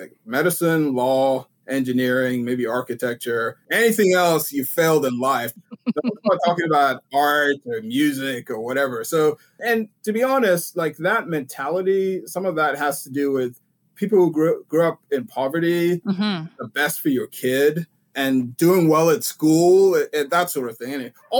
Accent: Vienna, Austria; also born or lived in Sweden / England / Montreal / Nigeria; I was born in Sweden. I grew up in Vienna, Austria, and went to school in England for a little bit and Montreal, Quebec. So I've been all over. Sort of, I'm from everywhere and nowhere. But yeah, so I have a Nigerian background

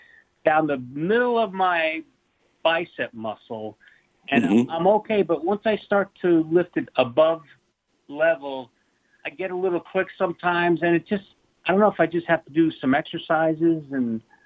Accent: Ramsey, New Jersey, United States; moved away; I grew up in Ramsey, New Jersey, went to Ramsey High School.

